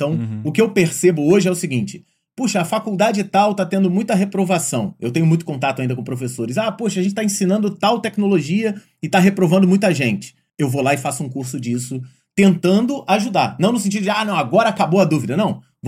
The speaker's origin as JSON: {"language": "Portuguese", "region": "Rio de Janeiro", "country": "Brazil", "said": "Eu sou daqui do Rio de Janeiro."}